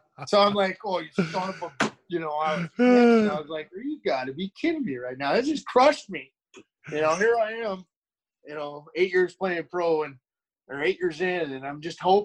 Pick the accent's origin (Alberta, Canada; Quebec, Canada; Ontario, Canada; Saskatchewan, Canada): Alberta, Canada; Edmonton; that was my hometown, literally.